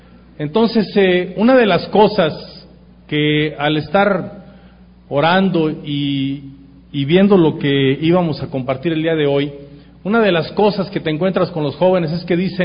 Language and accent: Spanish; Monterrey, Nuevo León, Mexico; no soy chilango, soy de Monterrey.